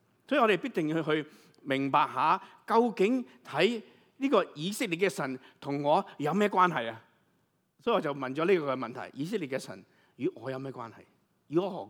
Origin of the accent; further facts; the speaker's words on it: China; 我哋唔信嗰啲噶嘛，我哋信我哋中国人嘅嘢噶嘛